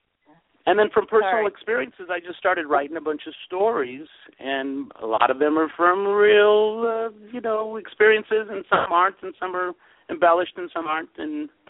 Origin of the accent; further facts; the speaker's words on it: Paris, Île-de-France, France; I was born in Paris, which is the city of love. Everyone knows that. And I was a little kid in the mid-70s.